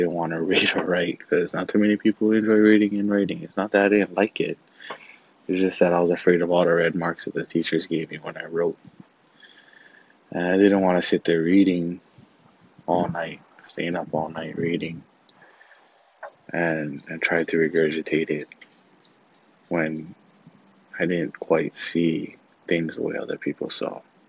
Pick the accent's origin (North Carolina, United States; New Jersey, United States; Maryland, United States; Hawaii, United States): Hawaii, United States; when I grew up in Hawaii and I went to college in the continent, what some refer to as the mainland, in San Diego, I didn't have nothing that represented where I came from or who I was.